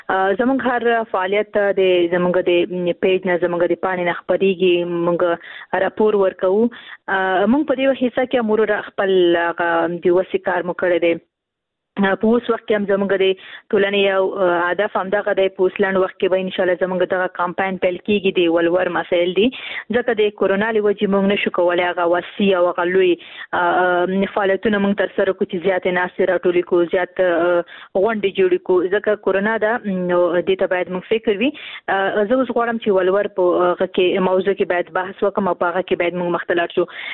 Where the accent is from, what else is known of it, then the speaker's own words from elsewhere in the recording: Khost, Afghanistan; ورور زه هم د خوست یم